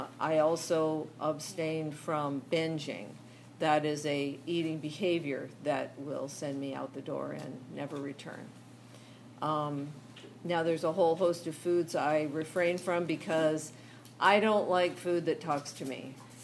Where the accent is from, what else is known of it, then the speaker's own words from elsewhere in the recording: Los Angeles, California, United States; I'm from Southern California in West Los Angeles at the meeting place on Idaho.